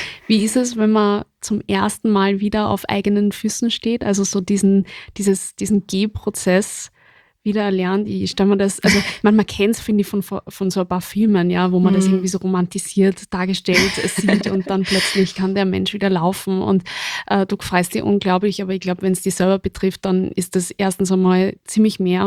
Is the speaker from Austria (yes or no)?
yes; Austria; das ist, glaube ich, bei uns in Österreich einfach wird das falsch gelebt.